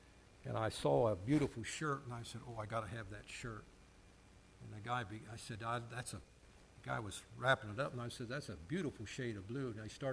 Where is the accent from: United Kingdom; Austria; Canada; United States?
United States; Ohio; Now, if you're in Ohio, I'm from Ohio, so it's washed, and that means that I've experienced a new birth.